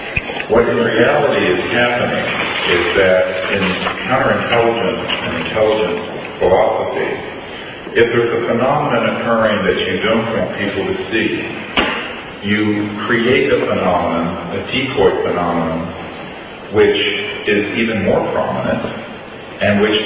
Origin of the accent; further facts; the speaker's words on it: United States; I personally take no offense to that idea being brought up in terms of being an American